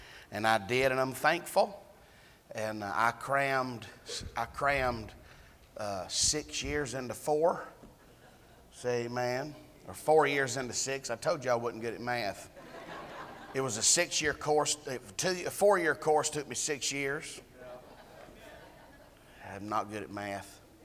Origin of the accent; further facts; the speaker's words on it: Alabama, United States; I'm from Alabama.